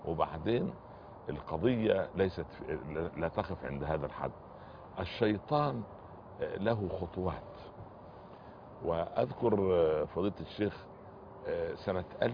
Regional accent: Upper Egypt, Egypt; أنا جيت من الصعيد مولانا إلى القاهرة

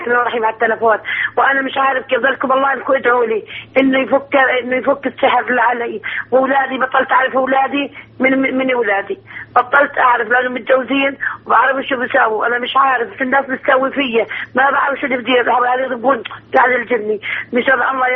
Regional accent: Jordan; إحنا عندنا بالأردن

